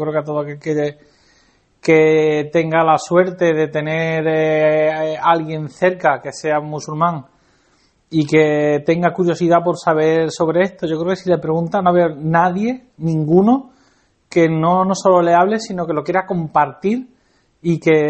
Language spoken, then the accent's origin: Spanish; Andalusia, Spain; en nuestro caso, que vivimos en Andalucía, somos andaluces